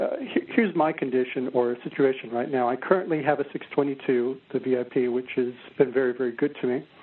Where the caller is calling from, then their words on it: Denver, Colorado, United States; I'm calling from the Denver, Colorado area.